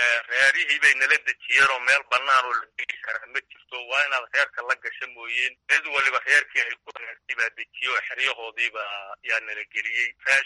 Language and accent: Somali; Birqod, Somali Region, Ethiopia; now in Harooreys, Ethiopia; waxaan ka imid gobolka jarar, gaar ahaan degmada birqod.